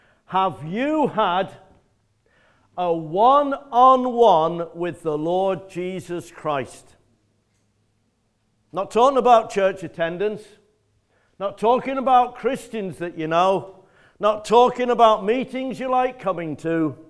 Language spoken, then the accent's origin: English; Preston, North West England, United Kingdom; People think I'm a Scouser. I'm not. I'm from Lancashire. I'm from Preston originally, so I'm a Lancastrian and a wannabe Scouser